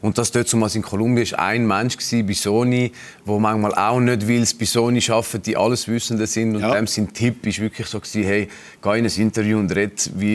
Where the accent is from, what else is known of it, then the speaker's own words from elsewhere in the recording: Switzerland; Also ich würde sagen, das Leben, ganz klar, habe ich als Schweizer gelebt. Oder ich bin da aufgewachsen, bin mit 6 Monaten in die Schweiz gekommen und bin da in die Schule und das ganze Umfeld ist schweizerisch, aber natürlich hat man seine Wurzeln und ich bin genauso Kolumbianer